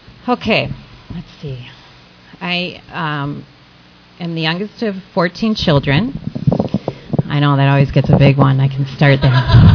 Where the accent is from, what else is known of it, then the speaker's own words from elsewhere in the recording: St. Paul, Minnesota, United States; And I'm from St. Paul, Minnesota, if you haven't been able to tell already. And that was pretty common, actually, where I grew up, big Irish Catholic families.